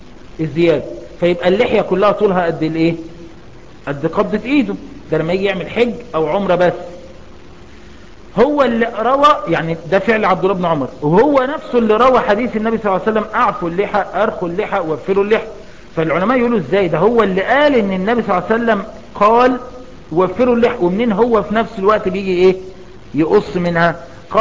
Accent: Egypt; زي عندنا في مصر الحمد لله

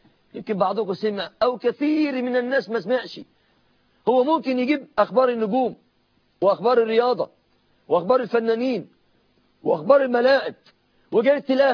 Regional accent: Egypt; أنا مصري وأحب أهل مصر، ولكني قبل أن أكون مصريا أنا مسلم

